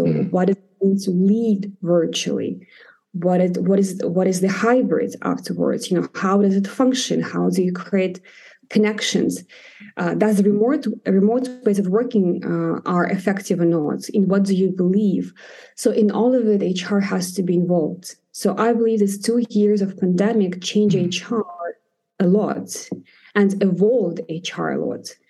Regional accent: Ukraine; I was raised in Ukraine

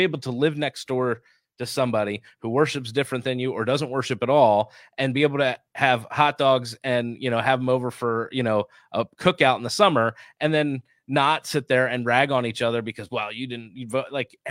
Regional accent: New Jersey, United States; now in Youngstown, United States; I mean, growing up in New Jersey versus being here in Ohio, there were two different fabrics.

